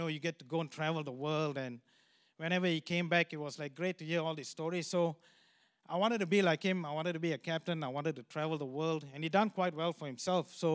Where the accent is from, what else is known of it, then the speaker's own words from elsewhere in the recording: Malaysia; moved away; Sheila and I, we're originally from Malaysia. So we grew up there